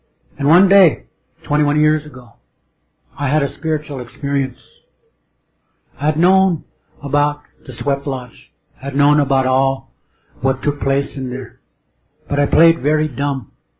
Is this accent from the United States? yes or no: yes; Roseville, South Dakota, United States; now in Albuquerque, United States; I'm from Roseville, South Dakota. But I've been transplanted to Albuquerque because of a need to work.